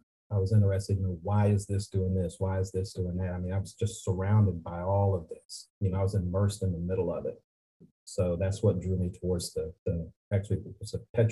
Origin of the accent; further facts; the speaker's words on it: North Carolina, United States; also born or lived in Philadelphia; So I was born in Philadelphia, raised in North Carolina, and went to college for a little while.